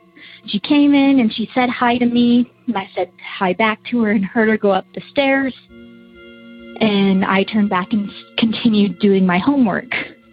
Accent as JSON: {"language": "English", "region": "Utah", "country": "United States", "said": "I'm from Utah."}